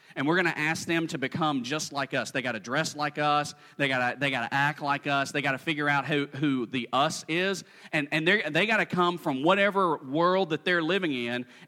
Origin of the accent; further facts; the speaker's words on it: Birmingham, Alabama, United States; now in Bradenton, United States; I live in Bradenton, Florida. I grew up in Birmingham, Alabama at Huffman High School, where we were the Vikings.